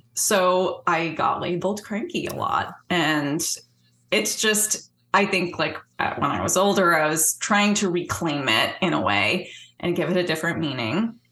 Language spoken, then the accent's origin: English; Northeast, United States; I think that I'm from the Northeast, and I don't really hear it in the South very much